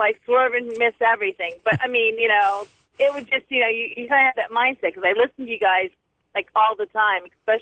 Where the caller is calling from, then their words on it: Florida, United States; because I am calling from Florida